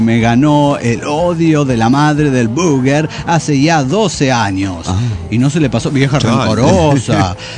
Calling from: Coahuila, Mexico; Desde Salta Río, Coahuila.

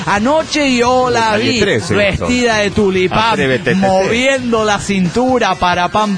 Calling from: San Salvador, El Salvador; de San Salvador, El Salvador, tierra de valientes y de pupusas.

